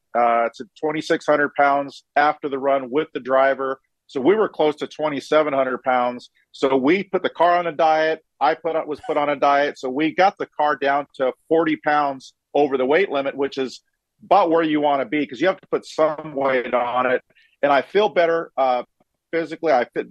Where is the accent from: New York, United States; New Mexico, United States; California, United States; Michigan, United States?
California, United States; Chino; I grew up here near Chino. You know, great support system. My family was there.